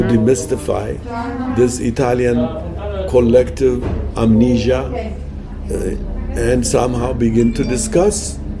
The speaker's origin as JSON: {"language": "English", "country": "Ethiopia", "first_language": "Amharic", "second_language": "English", "said": "I learned English. I'm not good in English. I still think in it Amharic."}